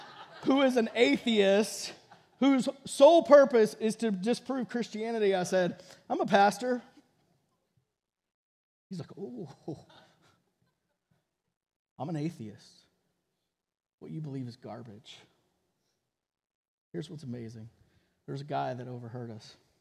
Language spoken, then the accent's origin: English; Texas, United States; also born or lived in Oregon; I lived in Oregon for 10 years. I grew up in Texas.